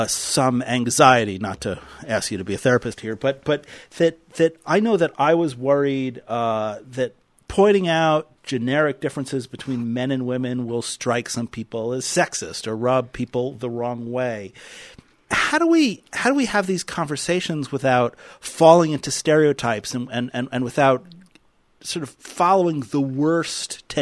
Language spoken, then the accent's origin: English; New York, United States; I mean, as a New Yorker in North Dakota, I find myself inadvertently interrupting all of the time.